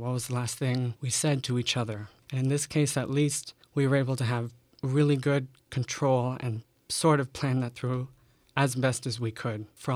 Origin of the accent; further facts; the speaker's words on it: Ottawa, Ontario, Canada; I know my grandma was one of the first people in Ottawa. That's my hometown.